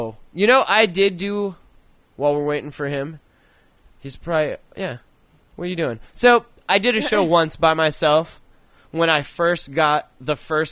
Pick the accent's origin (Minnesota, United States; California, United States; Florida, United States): California, United States; I came from California, like fucking 15 some odd years ago